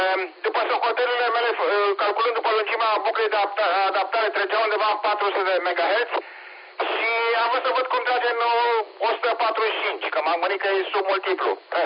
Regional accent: Boțești, Argeș, Romania; satul meu se numește Boțești.

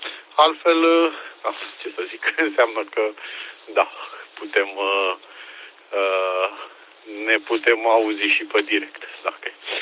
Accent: Pitești, Argeș, Romania; Păi, din Pitești. Eu sunt din Pitești.

